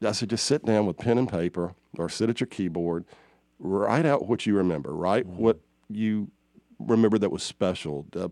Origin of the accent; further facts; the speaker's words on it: Perry, Georgia, United States; I'm from Perry